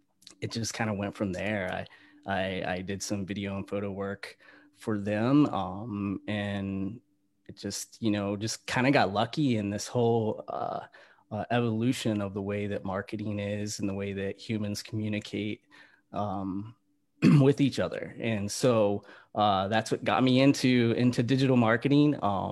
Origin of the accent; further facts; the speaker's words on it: East Coast, United States; I grew up on the East Coast and moved to a beach town